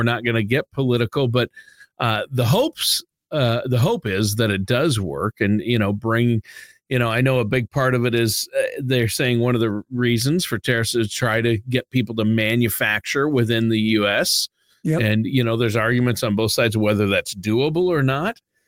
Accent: Minnesota, United States; I grew up in Minnesota where 3M is headquartered, big corporation, right?

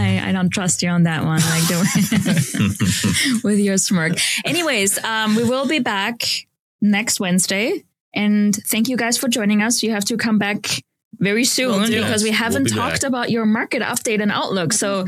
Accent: Austria; English is a second language; Next week, I'm going to my home country, to Austria, to visit family and friends.

